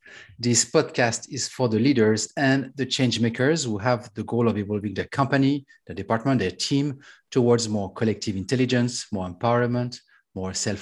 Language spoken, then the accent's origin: English; France; accent: French; English is a second language; You have my French accent, so it's going to be this globish style.